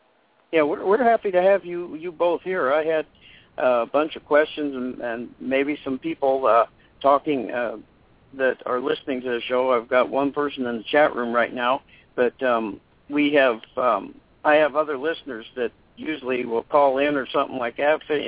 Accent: California, United States; I did a little bit of growing up in California, but that was way before Reagan's time

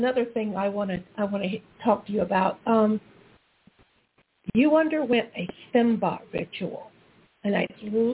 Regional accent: South Carolina, United States; he was from Florida, I was from South Carolina, and our parents didn't travel in the same circles.

